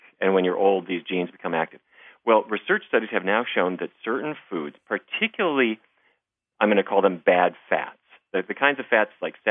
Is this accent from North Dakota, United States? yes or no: yes; Fargo, North Dakota, United States; I grew up in Fargo, North Dakota. All four of my grandparents developed dementia.